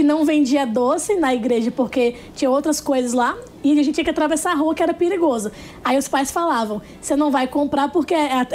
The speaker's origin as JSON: {"language": "Portuguese", "town": "Natal", "region": "Rio Grande do Norte", "country": "Brazil", "said": "eu sou de Natal, Rio Grande do Norte, sou potiguar, tenho 24 anos"}